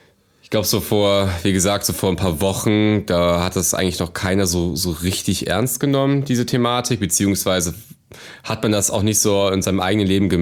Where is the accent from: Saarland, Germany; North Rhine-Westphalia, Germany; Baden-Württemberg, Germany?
North Rhine-Westphalia, Germany; Cologne; ich komme aus der Kölner Innenstadt und bin hier auch groß geworden.